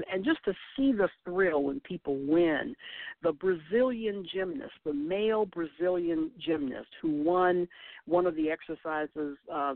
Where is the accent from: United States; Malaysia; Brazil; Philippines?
United States; Now, I'm an American, most of you know, and I'm a very proud American.